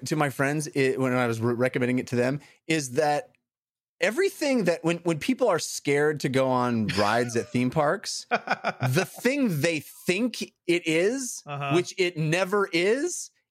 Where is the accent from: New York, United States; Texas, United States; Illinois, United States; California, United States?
California, United States; This is a documentary about something I had never heard of because I'm born and raised in California. I grew up